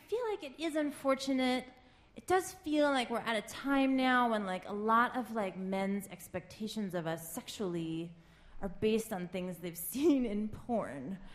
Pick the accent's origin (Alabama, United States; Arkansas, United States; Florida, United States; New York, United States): New York, United States; New York City; So I do like living in Brooklyn. I am from New York City.